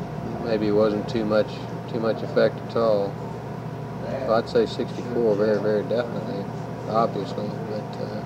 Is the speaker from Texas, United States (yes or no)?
yes; Texas, United States; I grew up in South Texas, and he was our congressman when I was a young fella